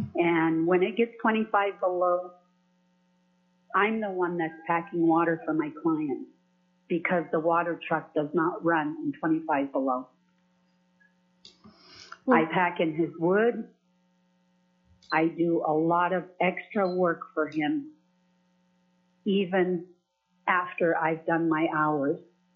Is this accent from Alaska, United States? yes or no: yes; Northway, Alaska, United States; I'm from Northway, Alaska.